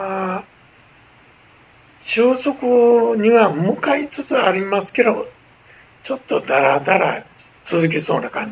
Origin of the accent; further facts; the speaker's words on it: Osaka, Japan; 私は上本町2丁目というところなんです。